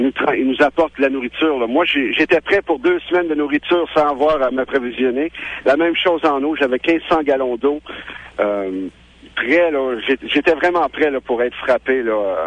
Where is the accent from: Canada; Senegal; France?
Canada; Quebec; now in Mississippi, United States; Quand je suis petit de Québec, je suis allé travailler à Cleveland, en Ohio.